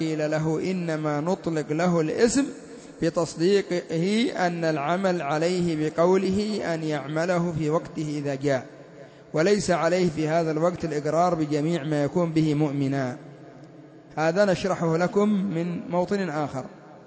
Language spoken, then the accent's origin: Arabic; Yemen; انظروا إلى عندنا في اليمن، الناس يتأثرون بالحزبيين أكثر من تأثرهم بالرافضة